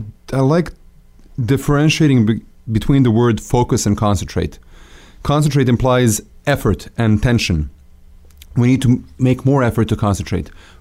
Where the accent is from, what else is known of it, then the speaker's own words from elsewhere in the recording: Serbia; I grew up in Serbia. Serbia is a basketball crazy country.